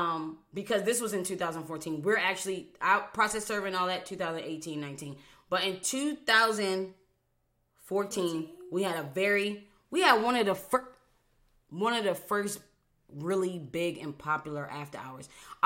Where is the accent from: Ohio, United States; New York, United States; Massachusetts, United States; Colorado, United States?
New York, United States; Buffalo; Those friends that I mentioned earlier from New York, I'm from Buffalo, New York.